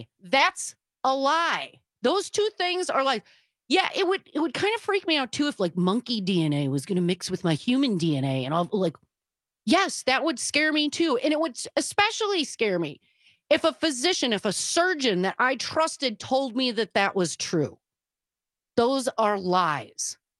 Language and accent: English; United States; If you believe in freedom in the United States, and as an American